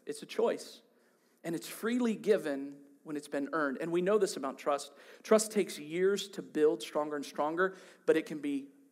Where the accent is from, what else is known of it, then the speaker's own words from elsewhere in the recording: Ohio, United States; I grew up in Ohio. It was a long ways away